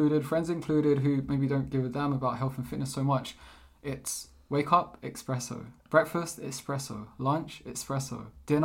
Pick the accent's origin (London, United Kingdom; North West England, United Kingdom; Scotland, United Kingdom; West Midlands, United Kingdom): London, United Kingdom; now in Portugal; I'm born and raised in London, England, but my parents are Portuguese. I've come to Portugal every summer and I live here nowadays.